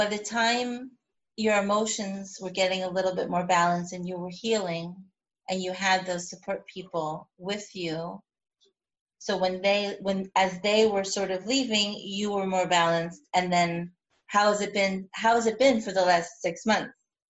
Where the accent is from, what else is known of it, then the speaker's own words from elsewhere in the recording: United States; now in Israel; So both of us are Americans, we're both English speakers, and I didn't want my kids to be cut off, like, live in Israel but not be Israeli.